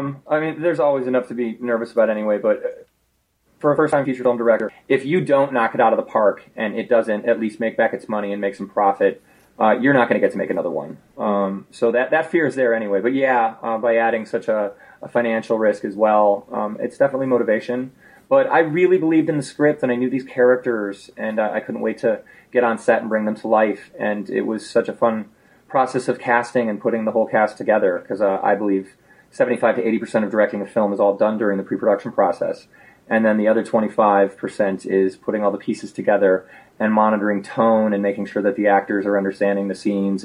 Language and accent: English; Chicago, Illinois, United States; I got to go back to my hometown of Chicago to make my first film.